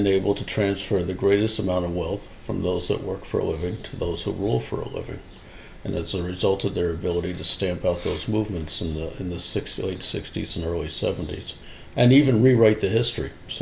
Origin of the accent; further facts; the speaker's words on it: New Jersey, United States; Like, I grew up outside Newark, New Jersey.